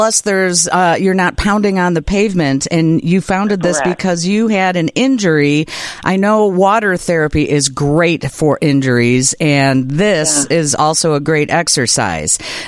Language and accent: English; LaGrange, United States; and, you know, I'm from LaGrange. I want to help out as best I can